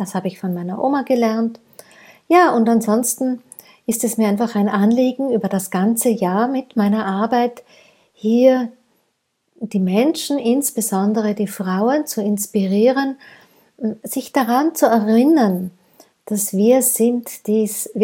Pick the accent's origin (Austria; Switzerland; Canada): Austria; Tyrol; also born or lived in Vienna; Ich hatte ein Montessori-Kinderhaus in Wien. Das habe ich zurückgelassen, bin für die zweite Ehe zurück in meine Heimat nach Tirol gezogen.